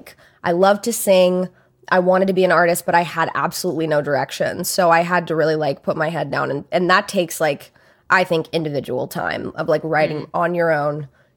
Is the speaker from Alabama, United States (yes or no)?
yes; Alabama, United States; I grew up in Alabama, so I have, like, I love country music, like, real country music.